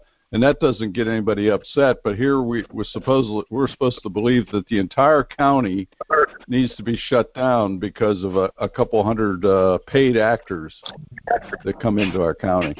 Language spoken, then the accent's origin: English; Pennsylvania, United States; accent: Pennsylvania Dutch; So only 150 miles apart, and yet my Pennsylvania Dutch accent and the way we expressed ourselves was foreign to people in South Jersey.